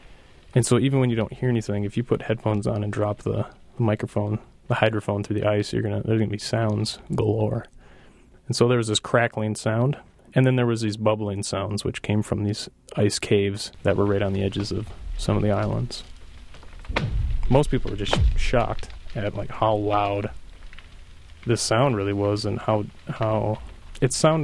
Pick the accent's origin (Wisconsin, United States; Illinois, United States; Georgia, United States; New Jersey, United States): Wisconsin, United States; Washburn; I grew up in Washburn, just a few blocks away from Schwamigan Bay on Lake Superior.